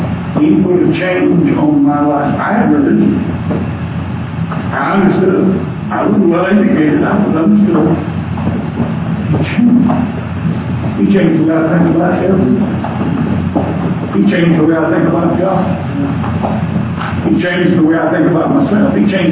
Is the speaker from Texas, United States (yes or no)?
yes; Texas, United States; born there; I'm thankful I'm American. I'm born here in Texas. I'm a farm. I'm countryside.